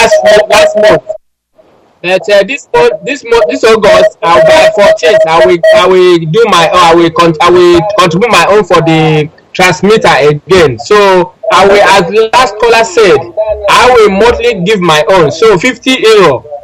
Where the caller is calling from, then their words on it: Italy; I'm calling from Italy.